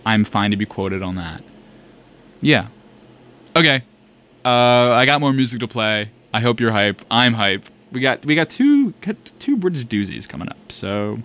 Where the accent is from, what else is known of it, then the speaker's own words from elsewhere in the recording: South Carolina, United States; I'm from South Carolina. That's my southern roots showing through right there.